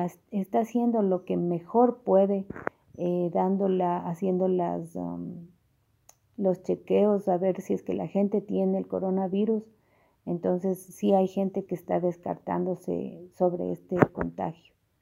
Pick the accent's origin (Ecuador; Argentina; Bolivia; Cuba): Ecuador; En mi país, ahora amanecimos con un total de 7.161 contagiados